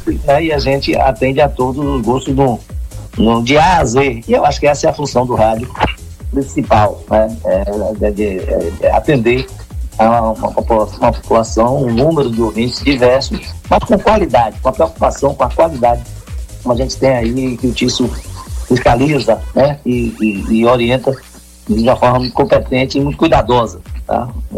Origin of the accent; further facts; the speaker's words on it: Salvador, Bahia, Brazil; Minha terra é aí, rapaz. Trabalho, mas muita saudade.